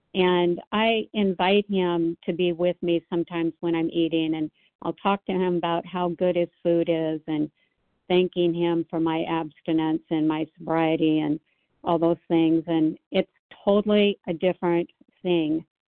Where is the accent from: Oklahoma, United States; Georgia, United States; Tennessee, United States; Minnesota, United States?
Tennessee, United States; Nashville; I'm from Nashville, Tennessee.